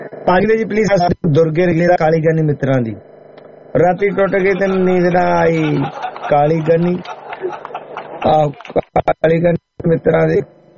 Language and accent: Punjabi; Punjab, India; ਮੈਂ ਪੰਜਾਬ ਦਾ ਵਸਨੀਕ ਹਾਂ